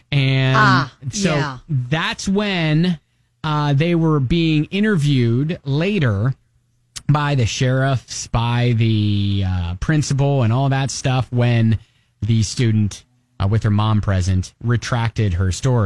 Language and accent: English; Ohio, United States; And this out of my home state of Ohio